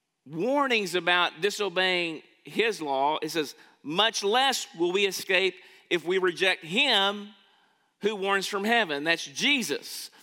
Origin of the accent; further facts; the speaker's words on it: United States; Because I'm a citizen of the United States. Because I'm an American.